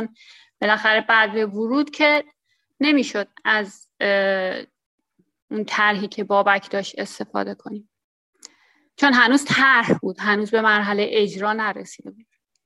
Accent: Tehran, Tehran Province, Iran; moved away as an adult; now in Istanbul, Turkey; از تهران اومدم استانبول، 48 سالمه. توی تهران که بودم مشاور املاک کار میکردم

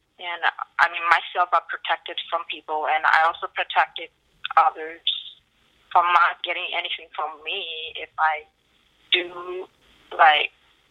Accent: China; English is a second language; now in United States; So I wasn't really surprised or really like panic and stuff, and I'm from China.

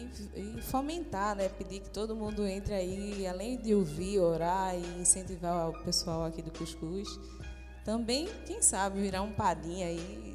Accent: Northeast Region, Brazil; Eu sou nordestina, e nordestina é mulher braba.

